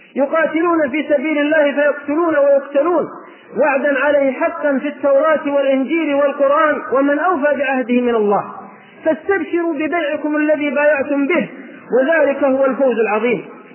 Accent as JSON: {"language": "Arabic", "town": "Abha", "region": "Asir", "country": "Saudi Arabia", "said": "فنحن أبناء الجنوب في أبها وما جاور أبها"}